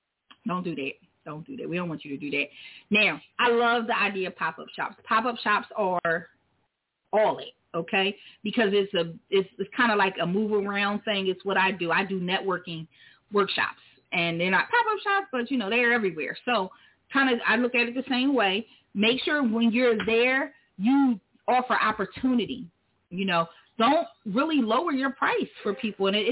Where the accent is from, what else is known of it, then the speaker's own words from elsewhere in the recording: Philadelphia, Pennsylvania, United States; now in Miami, United States; So I'm from Philly, but moved to Miami last year, and juggling the seasons is a struggle for clothing.